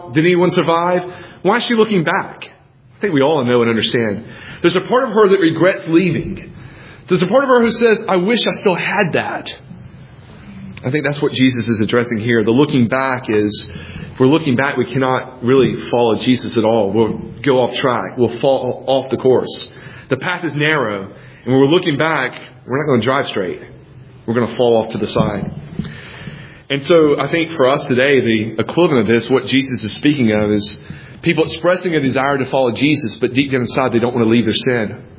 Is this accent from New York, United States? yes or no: no; Georgia, United States; now in New Jersey, United States; I grew up in Georgia, so I probably have a better idea.